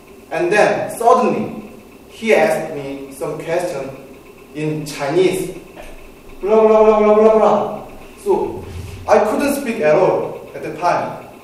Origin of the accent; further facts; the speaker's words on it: South Korea; English is a second language; So I answered, "I'm from Korea."